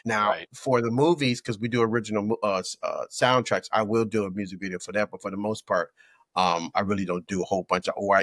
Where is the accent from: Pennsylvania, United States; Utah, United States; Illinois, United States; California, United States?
Illinois, United States; Chicago; I'm originally from Chicago, so I was in Chicago.